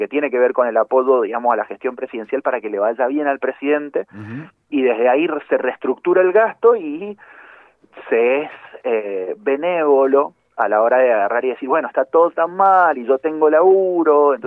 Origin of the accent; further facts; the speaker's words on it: Mendoza, Argentina; lo que somos los mendocinos del Oasis Norte.